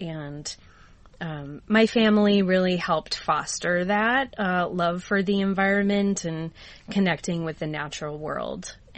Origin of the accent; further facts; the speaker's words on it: Rockford, Illinois, United States; So I am originally from Rockford, Illinois, home of the Rockford Peaches.